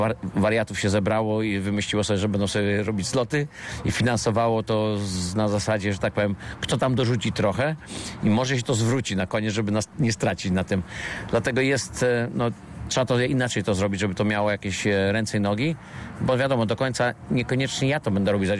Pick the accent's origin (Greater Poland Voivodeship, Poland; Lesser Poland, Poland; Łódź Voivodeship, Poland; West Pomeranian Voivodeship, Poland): Łódź Voivodeship, Poland; Piotrków Trybunalski; moved away; z Polski wyjechałem w 87 roku. Ja się urodziłem w ogóle w Piotrkowie, tam się wychowałem.